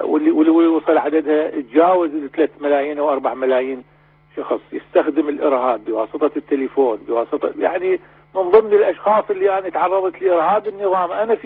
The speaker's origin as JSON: {"language": "Arabic", "country": "Iraq", "said": "وهذا شيء يعني احنا كعراقيين وكرجال قانون وكمعارضة عراقية"}